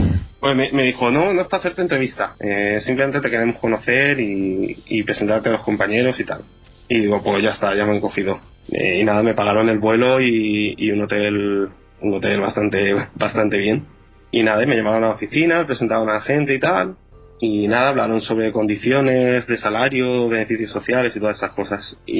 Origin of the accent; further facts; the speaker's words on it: Alicante, Valencian Community, Spain; bueno, yo soy de Alicante, pero vivía en Valencia, y te encuentras con un pueblo ahí en medio de Irlanda de 20.000 habitantes